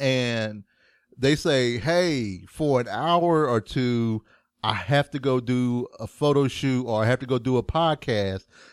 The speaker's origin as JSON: {"language": "English", "region": "North Carolina", "country": "United States", "said": "Because I'm from North Carolina, where pulled pork barbecue."}